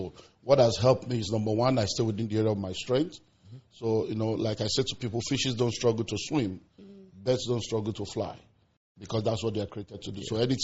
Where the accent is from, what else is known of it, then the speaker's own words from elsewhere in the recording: Nigeria; I'm a Nigerian. I'm a Christian.